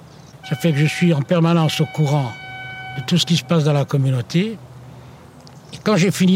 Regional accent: Bastia, Corsica, France; born there; Je suis né en Corse, oui, à Bastia exactement.

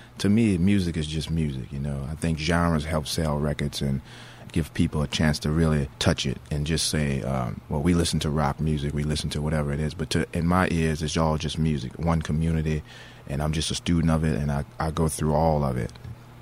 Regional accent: New Orleans, Louisiana, United States; That's a street that I grew up on in New Orleans in the Treme neighborhood. Well, myself and Big D on the Congress, we lived across the street from each other as children

